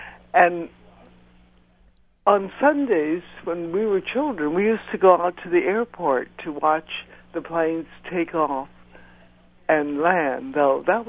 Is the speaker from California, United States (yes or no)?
yes; Berkeley, California, United States; Well, I'm from Berkeley, California, and when I was growing up, the news in the newspapers and on the radio were about flights